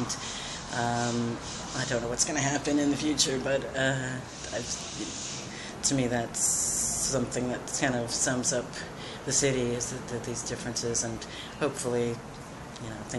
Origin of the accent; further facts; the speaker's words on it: New York, United States; I grew up in New York, and Woodstock happened upstate, and somehow she felt part of it.